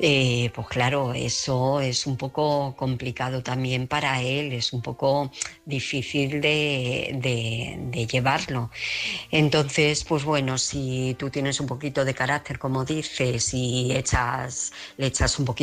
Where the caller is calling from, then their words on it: Alcobendas, Community of Madrid, Spain; de Alcobendas.